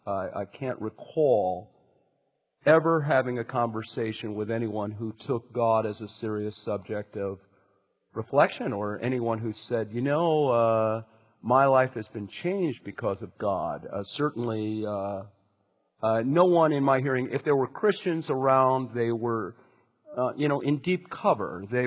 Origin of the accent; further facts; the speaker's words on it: New York, United States; So I was raised in New York in a Jewish family, conservative Jewish family.